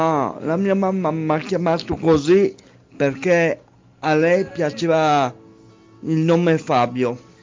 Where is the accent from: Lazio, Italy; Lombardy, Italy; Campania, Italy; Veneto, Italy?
Lombardy, Italy; Milan; born there; Io sono nato a Quarto Giau, a Milano, in via Gazzoletti, con la mia nonna e la mia mamma e mio papà.